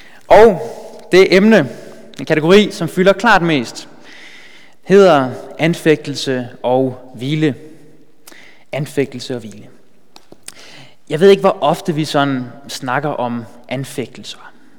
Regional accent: Bornholm, Capital Region of Denmark, Denmark; now in Amager, Denmark; jeg kommer fra Bornholm, men er nu flyttet til Amager.

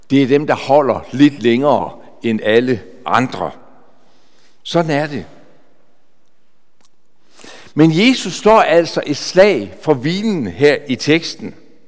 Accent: Skjern, Central Denmark Region, Denmark; Hjemme i Skjern, i 60'erne, hvor jeg var barn

